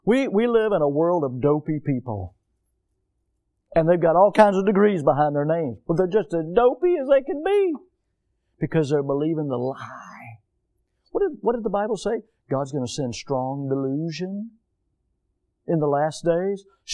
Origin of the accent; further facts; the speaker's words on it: United States; That's my right as an American.